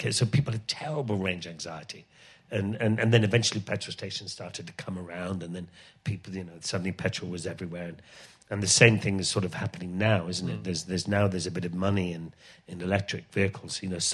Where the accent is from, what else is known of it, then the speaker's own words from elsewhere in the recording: Ireland; because I grew up in Ireland, and that's where I kind of sort of first rode my motorbikes